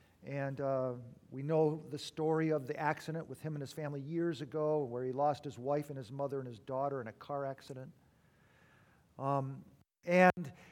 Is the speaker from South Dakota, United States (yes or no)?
no; Detroit, Michigan, United States; now in Ephrata, United States; Carrie grew up in Seattle. I grew up in Detroit. We met 20 miles north of Manhattan in New York, just outside of the city.